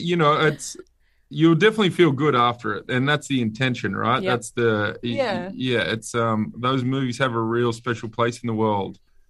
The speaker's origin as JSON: {"language": "English", "region": "New South Wales", "country": "Australia", "said": "Because I'm from another state. I'm from New South Wales."}